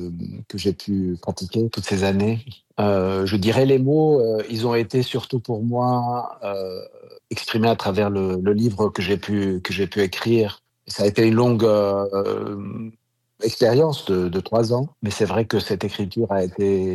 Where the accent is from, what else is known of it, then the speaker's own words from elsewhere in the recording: Lebanon; même si je suis Libanais